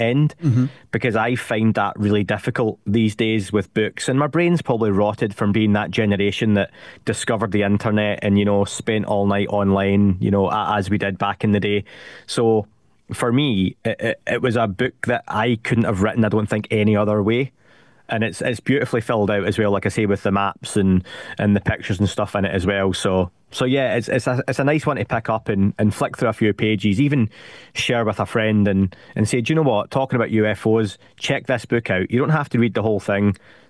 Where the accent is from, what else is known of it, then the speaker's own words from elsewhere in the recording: Scotland, United Kingdom; I'm 39 years old. Being Scottish, if you're watching this, I look 50, right?